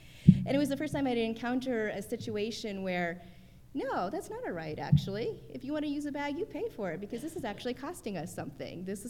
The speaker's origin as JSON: {"language": "English", "region": "Iowa", "country": "United States", "tie": "born or raised there", "said": "Perhaps it was because growing up in Iowa, I was constantly deluged with weather reports and how it would affect the corn crops."}